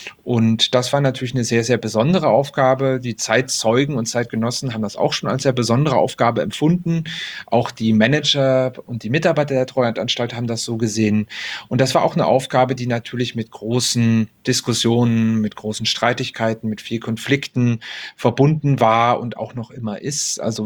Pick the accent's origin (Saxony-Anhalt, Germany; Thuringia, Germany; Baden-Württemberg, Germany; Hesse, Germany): Saxony-Anhalt, Germany; Hettstedt; mögliche Schließung eines großen Berg ist in meiner Heimatstadt Hettstedt.